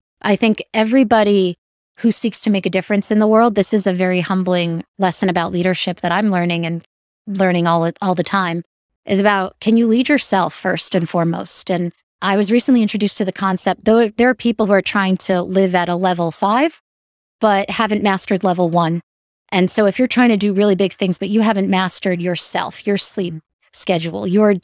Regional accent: New York, United States; especially as a New Yorker, I try to escape to nature whenever I can.

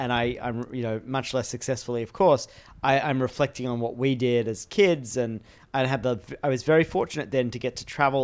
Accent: Australia; So I grew up in Australia and was the child of first-generation immigrants to Australia. So my mum is from Lebanon and so came to Australia in the 60s. And my dad is Dutch

